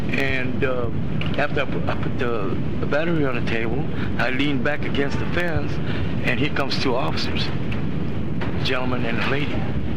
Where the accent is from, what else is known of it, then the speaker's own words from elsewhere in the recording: San Jose, California, United States; I'm from San Jose.